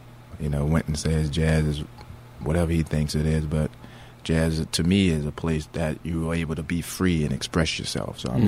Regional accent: New Orleans, Louisiana, United States; That's a street that I grew up on in New Orleans in the Treme neighborhood. Well, myself and Big D on the Congress, we lived across the street from each other as children

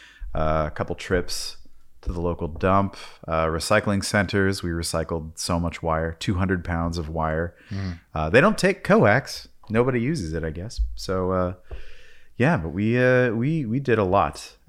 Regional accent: York, Pennsylvania, United States; I have just recently gotten back from my hometown of York, PA, dealing with the death of my father

